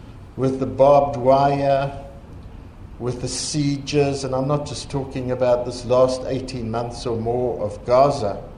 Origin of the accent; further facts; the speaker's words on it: South Africa; And that's what we grew up with in South Africa.